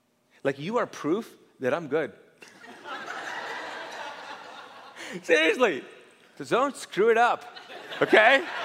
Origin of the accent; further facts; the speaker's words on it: Kuwait; Like Pakistani ex-Muslims who were." Born and raised in Kuwait?